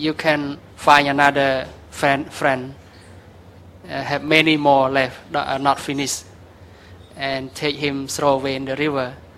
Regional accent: Cambodia; English is a second language; When I was born in Cambodia, it had a war. And I don't remember my birthday during 1970 that I born. And I am about 40 years old now.

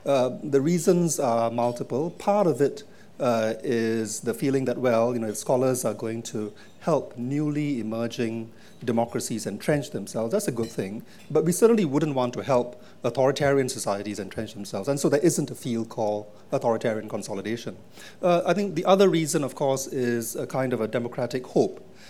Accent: Singapore; as a Singaporean who was born there and has lived there for a long time and has seen only one government, the People's Action Party government, since the time I was born

